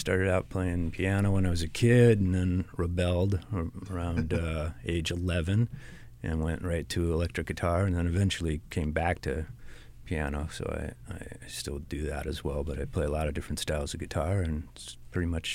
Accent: Waukesha, Wisconsin, United States; also born or lived in Evanston, Illinois; I was born in Evanston, Illinois, and after moving around a little bit with my dad because he was in the Navy in the 60s, way back then when I came into the world, we settled in Waukesha, Wisconsin, which is outside of Milwaukee

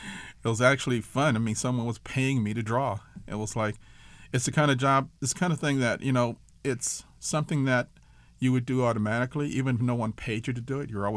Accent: Los Angeles, California, United States; born there; I was born in Los Angeles, in a part of the town that people call South Central, but it was like, at the time, it was just Los Angeles, about 54th and Vermont, 59th and San Pedro, that area.

